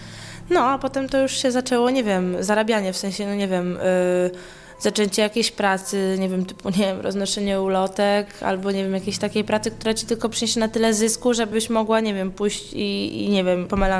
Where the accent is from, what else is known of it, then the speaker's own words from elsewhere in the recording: Masovian Voivodeship, Poland; Dojechałam do siebie do domu, a jestem spod Warszawy, więc w sumie kawał drogi.